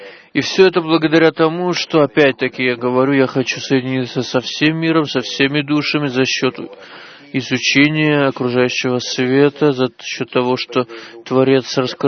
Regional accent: Germany; я из Германии.

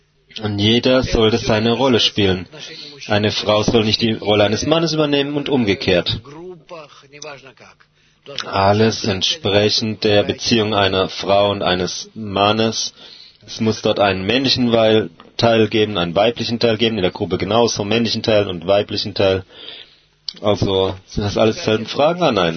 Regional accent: Germany; ich komme aus Deutschland.

